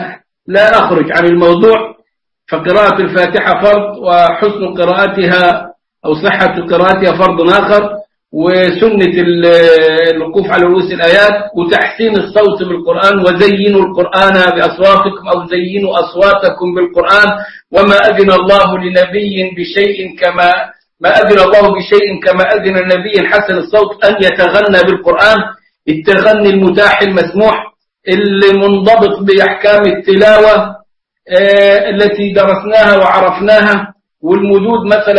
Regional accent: Egypt; عندنا نحن في مصر نقرأ بحفص، وكنا من قبل أن نقرأ بحفص نقرأ بورش، حتى إنه لا تزال لهجة ورش في كلامنا كمصريين

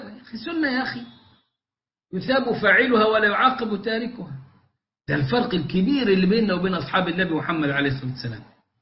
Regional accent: Egypt; عندنا في مصر

